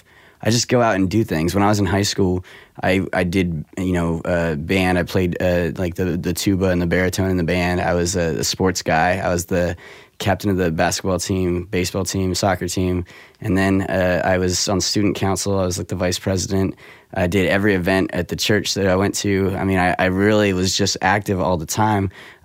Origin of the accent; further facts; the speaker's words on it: San Jose, California, United States; I grew up in San Jose, which is, you know, Silicon Valley